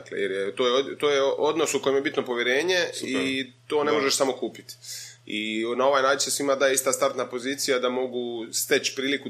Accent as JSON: {"language": "Croatian", "town": "Dubrovnik", "region": "Dubrovnik-Neretva County", "country": "Croatia", "lives_now": "Zagreb, Croatia", "said": "dakle ja sam iz Dubrovnika, izvorno, mislim, sad sam već u Zagrebu gotovo isto koliko u Dubrovniku"}